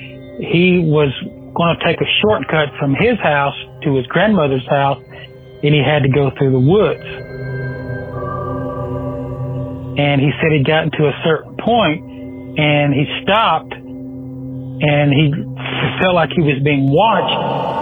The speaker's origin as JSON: {"language": "English", "town": "Chattanooga", "region": "Tennessee", "country": "United States", "said": "from Chattanooga. I'm a property manager."}